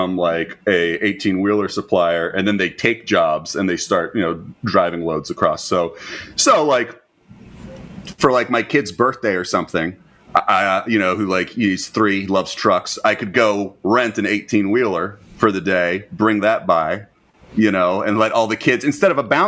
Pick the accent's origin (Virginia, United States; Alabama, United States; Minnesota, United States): Virginia, United States; because I'm from I'm from Virginia